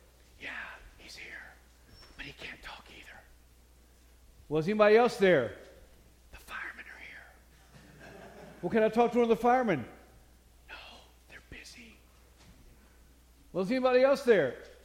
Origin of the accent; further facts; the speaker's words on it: Chattanooga, Tennessee, United States; also born or lived in Bristol / North Carolina / Delaware; I was born in Bristol, Tennessee. My dad was starting a church there. We lived in North Carolina, Delaware, and Chattanooga, where he pastored other churches. We ended up in Chattanooga